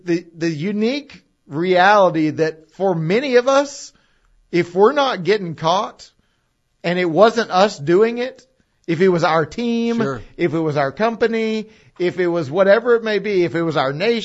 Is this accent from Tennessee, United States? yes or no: yes; Tennessee, United States; also born or lived in Nashville; But so growing up in East Tennessee, I naturally was a Braves fan.